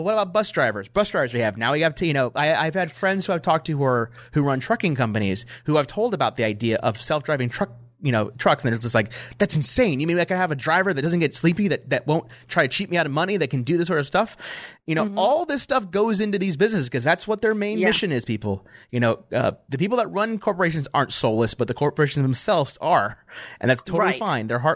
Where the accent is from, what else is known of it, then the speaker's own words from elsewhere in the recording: Grand Blanc, Michigan, United States; also born or lived in Flint; yeah, I was born in Flint. I grew up in Grand Blanc. Like, I grew up in that area.